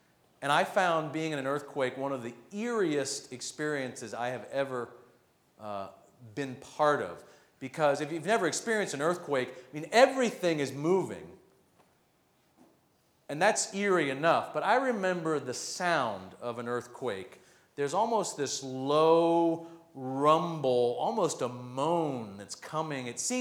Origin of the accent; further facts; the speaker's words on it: Midwest, United States; I mean, I'm a Midwesterner, so we get our tornadoes and our storms and all that, and they come and they go and they're over.